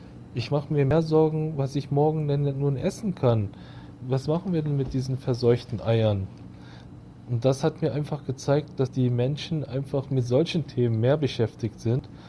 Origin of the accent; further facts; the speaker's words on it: Berlin, Germany; weil wir kommen ja aus Berlin, Dani und ich, und dort ist unser Zuhause, das ist Heimat.